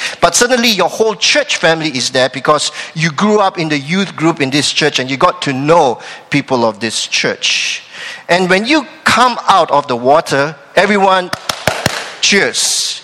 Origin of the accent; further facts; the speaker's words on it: Malaysia; The church that I grew up in Malaysia practiced a tradition.